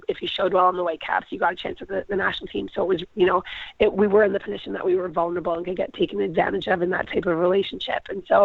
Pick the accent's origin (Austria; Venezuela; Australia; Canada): Canada; Vancouver, British Columbia; also born or lived in United States / Denmark; I guess for me, I grew up in Vancouver. I played on the provincial team. I went away to university in the U.S.